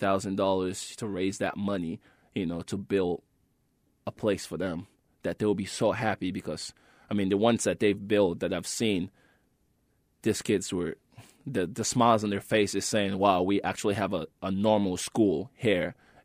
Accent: Kenema, Eastern Province, Sierra Leone; now in United States; But you know, growing up in Kenema, you know, things were tough because when the war actually, you know, kicked off in Sierra Leone

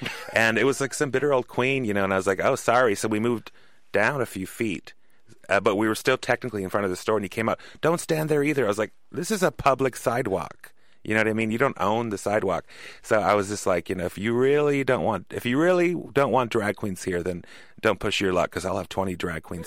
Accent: Reykjavik, Capital Region, Iceland; English is a second language; moved away as an adult; now in San Francisco, United States; So I moved to San Francisco from Reykjavik, Iceland in the early 90s.

